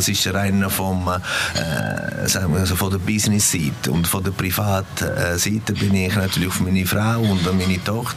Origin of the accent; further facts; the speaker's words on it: Italy; German is a second language; now in Switzerland; Ja, es ist natürlich eine stolze Sache als Italiener. Ich bin Ambassador von Italien, natürlich da in der Schweiz.